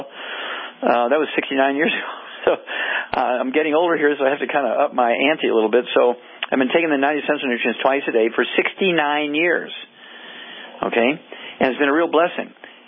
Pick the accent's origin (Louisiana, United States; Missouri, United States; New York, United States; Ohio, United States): Missouri, United States; born or raised there